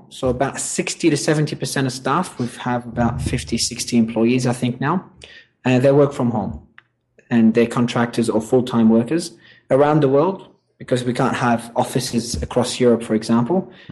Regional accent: Australia; also born or lived in Lebanon; I've lived in Australia most of my life. I was born in Lebanon in a French school, so you might. Not sure if you sense a bit of French in there. And then I moved from Lebanon to Australia at a very young age.

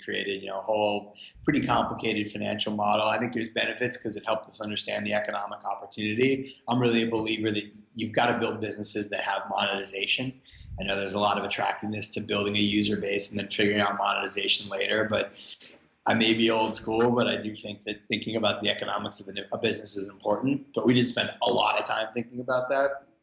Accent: Providence, Rhode Island, United States; where I grew up in Providence.

